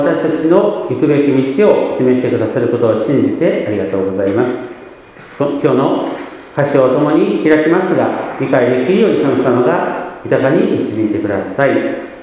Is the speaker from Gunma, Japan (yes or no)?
yes; Tatebayashi, Gunma, Japan; そして私が生まれ育ったこの群馬県の県はですね